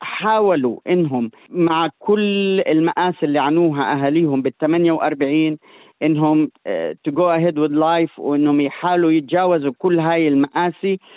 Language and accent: Arabic; Palestine; إحنا كشعب فلسطيني